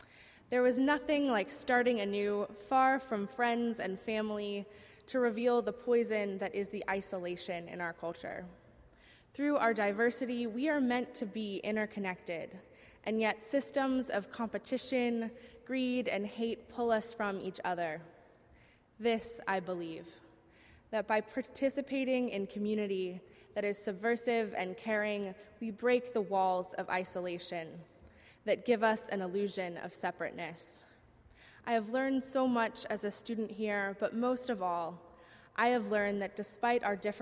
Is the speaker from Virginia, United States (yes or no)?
yes; Virginia, United States; I grew up in Southern Virginia. My town was white and middle class and conservative